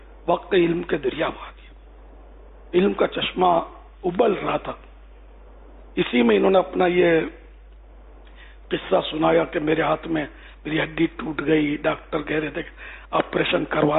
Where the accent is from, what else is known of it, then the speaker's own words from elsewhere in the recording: Pakistan; born there; وہاں میں تو پیدا ہوا ہوں پاکستان میں، ان کی ہمارے ماں باپ کی بات کر رہا ہوں